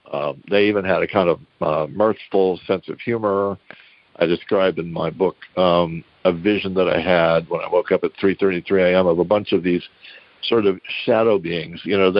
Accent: Texas, United States; You know, I was this guy from Texas, you know, from this podunk paper, the Express News, you know, and in San Antonio.

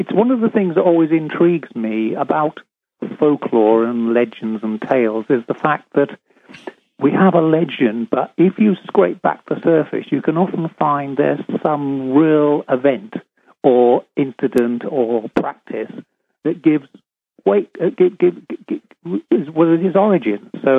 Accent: Scarborough, Yorkshire and the Humber, United Kingdom; because I grew up there in Scarborough, which is a town in the middle between the moors and the wolves, coastal town.

